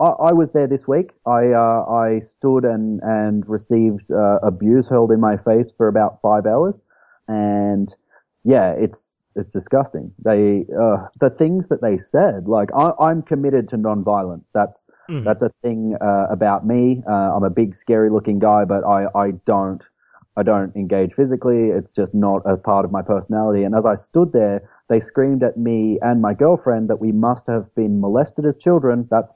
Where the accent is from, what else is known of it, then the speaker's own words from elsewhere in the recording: Queensland, Australia; So I'm from Australia. Like, I'm from Queensland, Australia.